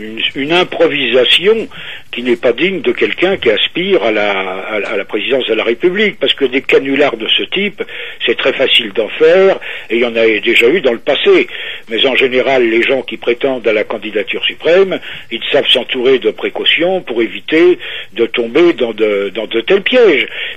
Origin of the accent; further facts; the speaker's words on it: France; On n'a pas à faire, je pense, nous en tant que Français